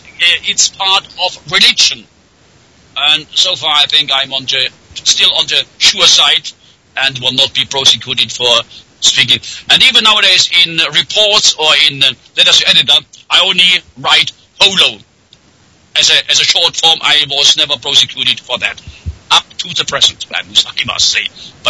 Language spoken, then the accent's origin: English; Weinheim, Baden-Württemberg, Germany; Every year in my hometown, Weinheim near Heidelberg, as you mentioned it, we had in the autumn a kind of political weekend